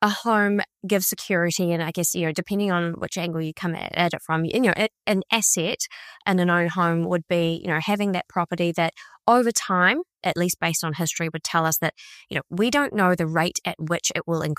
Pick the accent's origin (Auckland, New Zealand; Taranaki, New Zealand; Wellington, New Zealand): Taranaki, New Zealand; New Plymouth; I grew up in New Plymouth. I was a full barefooted, run around on the cul-de-sac all afternoon with my neighbors kind of girl.